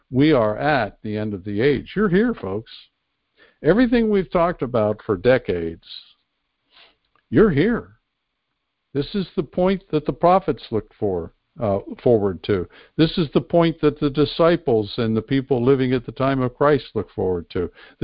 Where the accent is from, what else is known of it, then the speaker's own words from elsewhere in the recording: Pennsylvania, United States; the Trump rally in Western Pennsylvania, which is my home state.